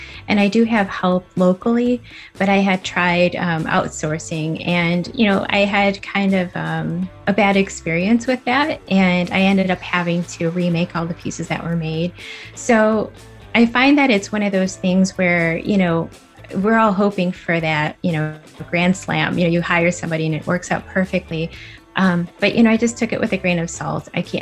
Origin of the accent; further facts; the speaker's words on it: West Chicago, Illinois, United States; I'm from West Chicago, Illinois.